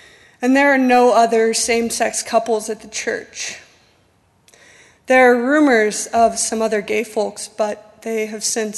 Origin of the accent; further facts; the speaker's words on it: Utah, United States; I grew up in Utah in a wonderful Mormon family where I had a happy Mormon childhood.